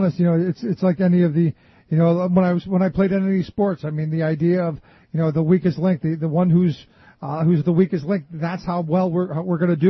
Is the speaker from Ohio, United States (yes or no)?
yes; Cleveland, Ohio, United States; I look at cities like Philadelphia or my hometown of Cleveland or Detroit or Milwaukee